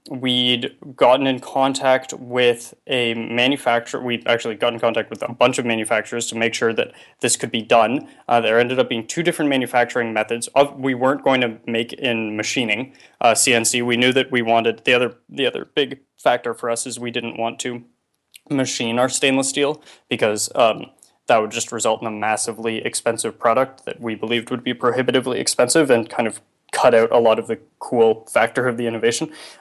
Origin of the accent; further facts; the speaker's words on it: Toronto, Ontario, Canada; Well, actually, I grew up in Toronto, and every time that I'd been going home for the holidays, I had seen a new store very near my house